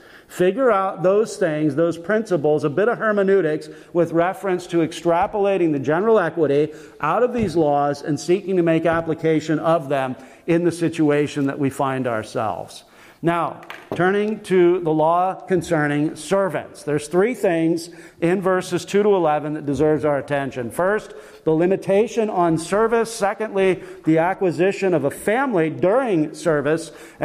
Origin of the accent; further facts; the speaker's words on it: United States; Our minds, at least for me as an American